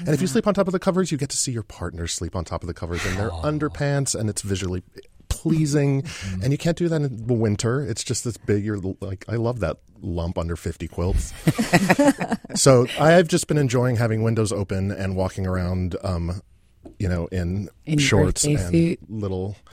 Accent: Texas, United States; I'm from Texas.

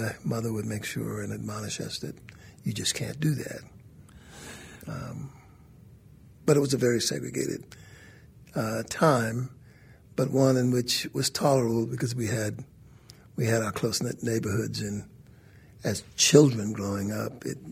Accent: Charleston, South Carolina, United States; But I grew up in Charleston.

